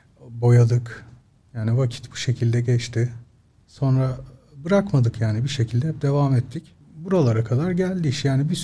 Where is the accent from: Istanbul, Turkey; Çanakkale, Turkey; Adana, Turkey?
Istanbul, Turkey; Karagümrüklüyüz, biz semt çocuğuyuz.